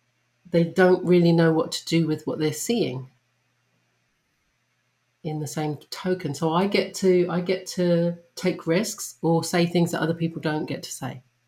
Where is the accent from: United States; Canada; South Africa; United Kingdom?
United Kingdom; England; accent: English; I'm African and I'm English, but I'm not American.